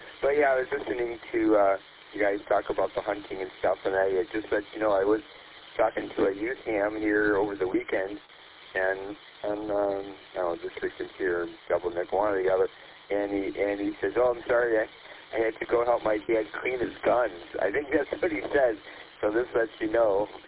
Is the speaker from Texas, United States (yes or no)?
no; Detroit, Michigan, United States; Well, I grew up on Detroit